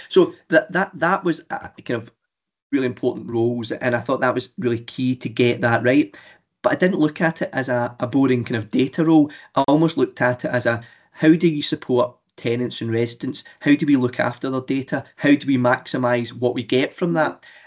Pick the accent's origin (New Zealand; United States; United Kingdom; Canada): United Kingdom; Scotland; accent: Scottish; working predominantly, as my accent suggests, north of the border in housing associations in Scotland.